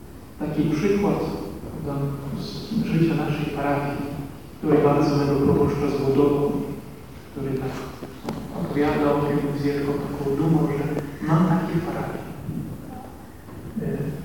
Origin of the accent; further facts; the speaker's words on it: Ukraine; Pochodzę z Ukrainy. Na Ukrainie pracuję w takim mieście Żytomierz.